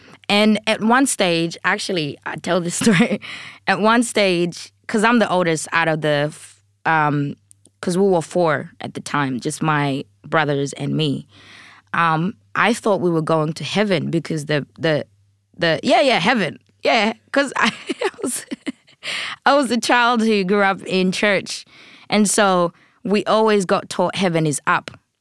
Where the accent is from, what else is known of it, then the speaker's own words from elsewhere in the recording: Burundi; born there; And so I was born in Burundi, which would be Central East Africa.